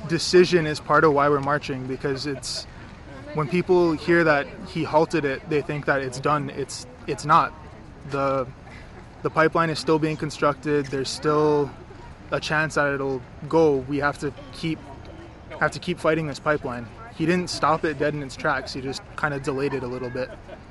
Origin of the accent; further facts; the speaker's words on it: Standing Rock, United States; I'm from Standing Rock.